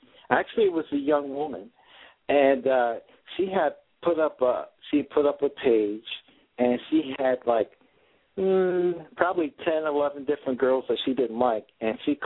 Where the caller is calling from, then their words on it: Connecticut, United States; I'm calling from Connecticut.